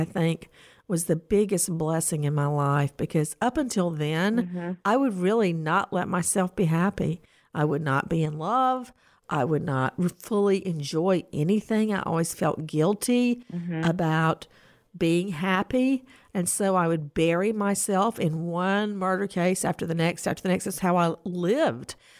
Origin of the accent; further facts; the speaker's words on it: Macon, Georgia, United States; moved away as an adult; When I first started practicing law, you know, I left my hometown of Macon, and my parents lived outside the city in a very rural farming area.